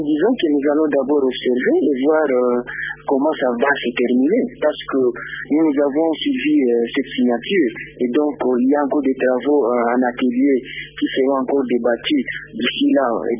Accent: Bukavu, South Kivu, DR Congo; C'est ça la question ici chez nous à Bukavu, au site Kivu.

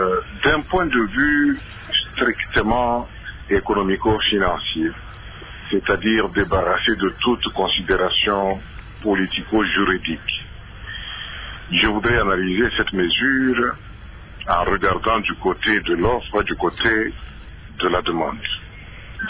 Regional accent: DR Congo; ici chez nous au Congo

